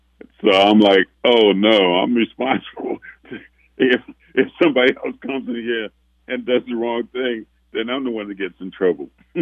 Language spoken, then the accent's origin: English; New York, United States; I was fortunate that in growing up in New York, there were a lot of musical influences.